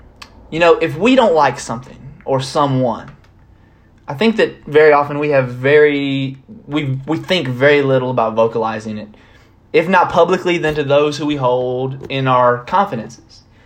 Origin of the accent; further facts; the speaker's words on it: United States; I have freedom of speech as an American